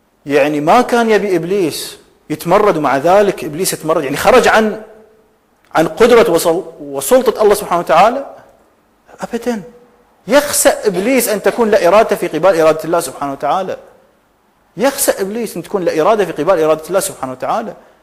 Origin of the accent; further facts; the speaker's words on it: Kuwait; إني كوني كويتي، ولما أقول كويتي هذا لا يعني إني أنا مو عربي، ولما أقول عربي هذا لا يعني إني أنا مو مسلم